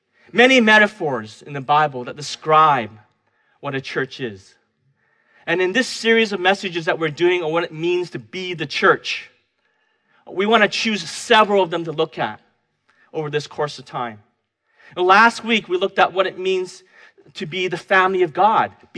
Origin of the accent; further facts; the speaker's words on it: Vancouver, British Columbia, Canada; Chinese school by my parents as a kid growing up in Vancouver.